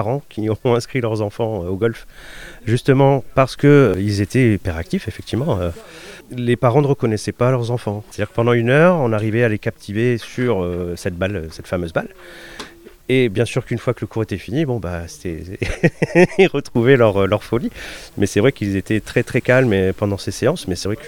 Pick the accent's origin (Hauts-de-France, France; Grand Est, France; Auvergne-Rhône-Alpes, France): Hauts-de-France, France; Boulogne-sur-Mer; Je suis originaire de Boulogne-sur-Mer dans le nord de la France et puis je suis arrivé dans le sud il y a une trentaine d'années maintenant, à peu près.